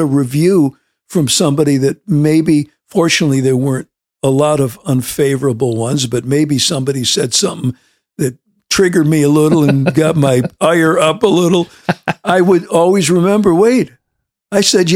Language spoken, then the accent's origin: English; Syracuse, New York, United States; So I grew up in Syracuse, New York, always in bands.